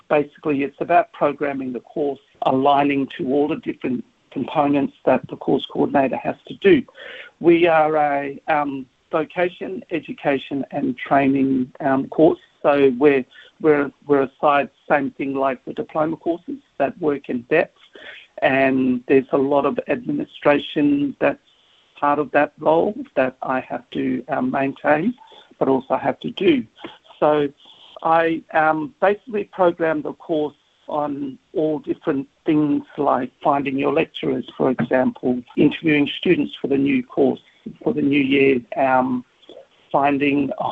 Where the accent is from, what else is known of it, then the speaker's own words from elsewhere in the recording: Broome, Western Australia, Australia; And I grew up in Broome. So my grandparents were stolen generation, but I grew up in Broome many, many years ago.